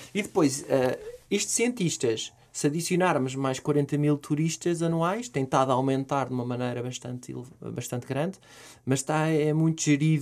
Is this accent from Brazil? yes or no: no; Portugal; Nós somos portugueses, somos à volta de 10, 11 milhões.